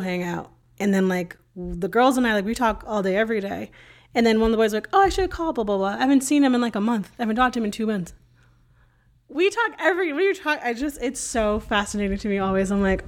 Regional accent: Connecticut, United States; now in Austin, United States; I grew up in Connecticut, one of the most liberal states in the country.

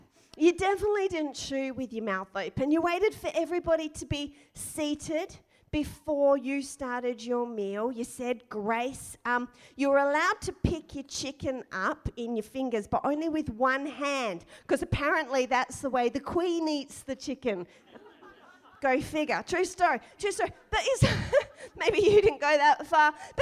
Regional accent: Australia; Now, I grew up in Australia.

